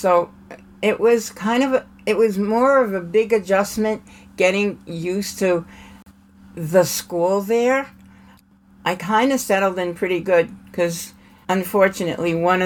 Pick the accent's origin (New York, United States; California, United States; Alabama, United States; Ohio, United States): New York, United States; Brooklyn; I was born in Brooklyn, New York.